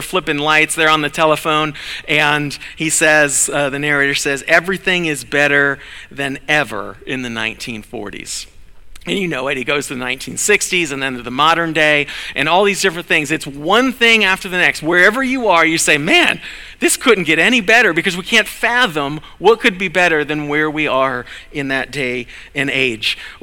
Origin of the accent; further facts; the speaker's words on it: Florida, United States; So growing up in Florida, we went to Disney World a lot.